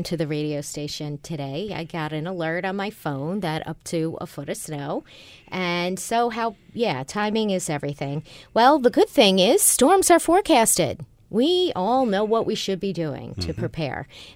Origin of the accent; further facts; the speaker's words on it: Buffalo, New York, United States; I'm from Buffalo, and this is what everybody does.